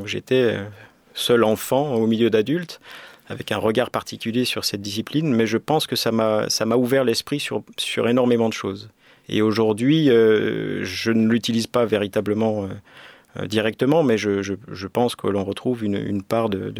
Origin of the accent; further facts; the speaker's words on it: Saint-Étienne, Auvergne-Rhône-Alpes, France; Alors tout d'abord dans une école locale, sur Saint-Étienne, puisque je suis originaire de Saint-Étienne, en abordant les claquettes.